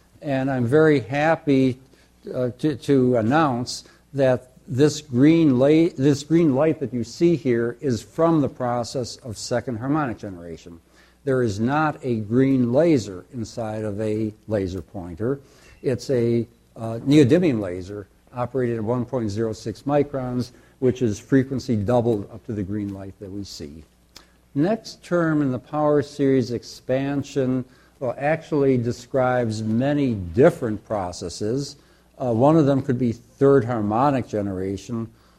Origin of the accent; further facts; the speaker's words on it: United States; now in Canada; I think it was implicit from what John said that I'm American, but I am now very, very Canadian